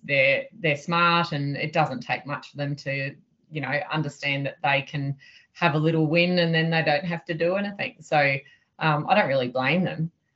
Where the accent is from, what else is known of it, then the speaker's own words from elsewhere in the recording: Brisbane, Queensland, Australia; So I'm just a Brizzy girl. I was very suburban.